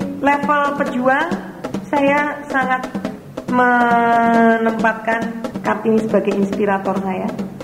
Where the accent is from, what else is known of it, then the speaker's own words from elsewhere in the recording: Yogyakarta, Special Region of Yogyakarta, Indonesia; born there; Saya lahir di Yogyakarta 23 Mei 58.